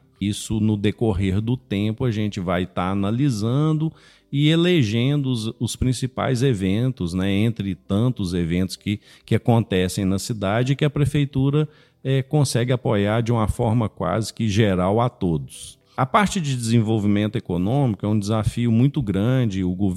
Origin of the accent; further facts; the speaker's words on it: Brazil; A gente, como brasileiro, a gente sempre reclama muito da corrupção